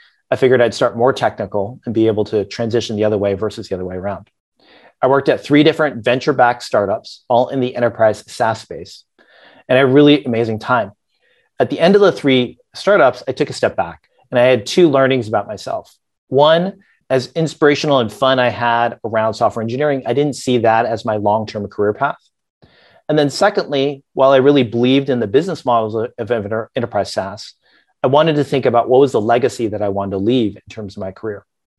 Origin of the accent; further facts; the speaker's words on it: Boston, Massachusetts, United States; born there; I was born in Boston and I went to Stanford undergrad, studying both computer science and economics